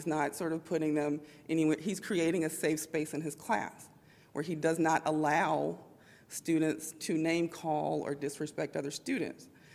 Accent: Alabama, United States; I'm from Alabama. That was not my experience, right?

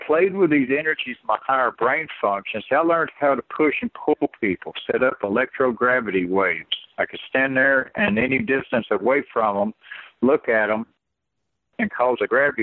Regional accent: Clayton, Georgia, United States; In my hometown, rural town of Clayton, Georgia, my grandmother was known as a hands-on Christian healer.

